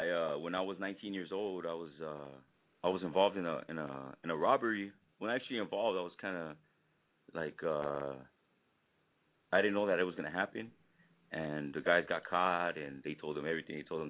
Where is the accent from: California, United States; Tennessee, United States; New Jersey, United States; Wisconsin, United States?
California, United States; Riverside; Yeah, that's where I'm from Riverside.